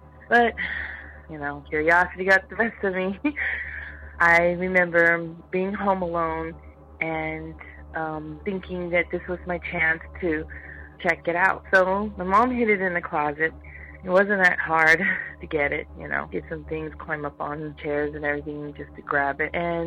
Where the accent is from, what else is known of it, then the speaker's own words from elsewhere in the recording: El Cerrito, California, United States; I'm from El Cerrito, California.